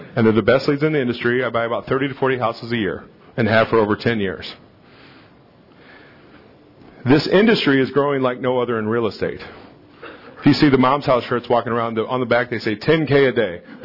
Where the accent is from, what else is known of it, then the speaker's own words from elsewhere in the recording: St. Louis, Missouri, United States; I'm from St. Louis. It's always baseball references for me.